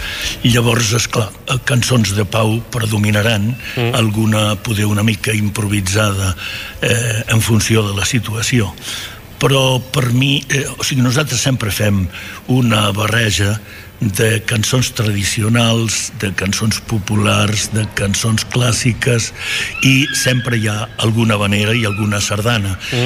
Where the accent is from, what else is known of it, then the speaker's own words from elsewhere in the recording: Galicia, Spain; jo sóc gallec